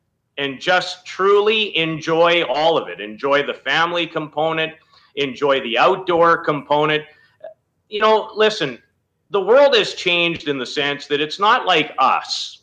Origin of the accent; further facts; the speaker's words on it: Saskatchewan, Canada; growing up in Saskatchewan and playing street hockey